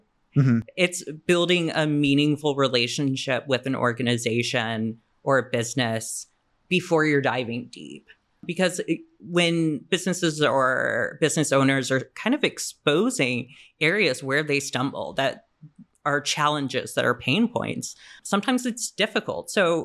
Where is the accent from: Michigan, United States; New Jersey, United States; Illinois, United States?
Illinois, United States; Chicago; You know, I grew up in Chicago. I'm a Pisces, stuff like that.